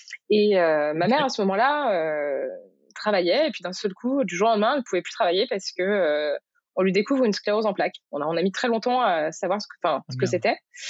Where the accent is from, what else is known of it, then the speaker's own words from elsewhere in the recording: Morocco; moi, j'ai grandi au Maroc et mes parents avaient fait le choix, quand j'étais petite, de me mettre dans une école marocaine où j'ai appris l'arabe